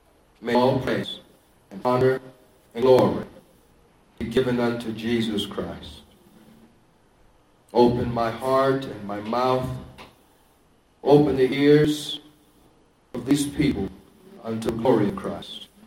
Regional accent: California, United States; I'm from California, but it's the welcoming of the gospel.

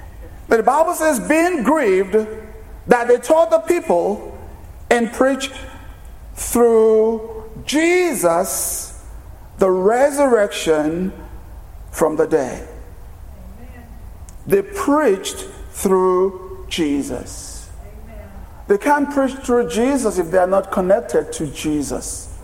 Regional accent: Nigeria; I grew up in Nigeria, and my parents belonged to a cult. I grew up in the cult.

